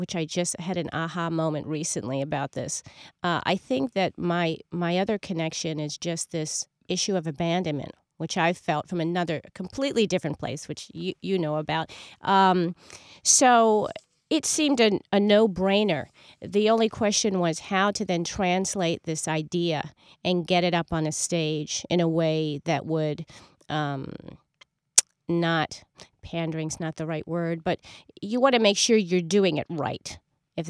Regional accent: New York, United States; It was always something very close to my heart growing up in New York.

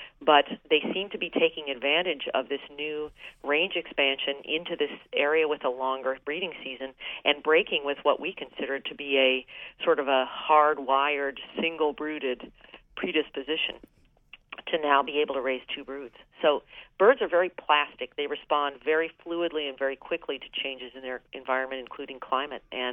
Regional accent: Virginia, United States; which is a great southern shrub that I grew up with in Virginia

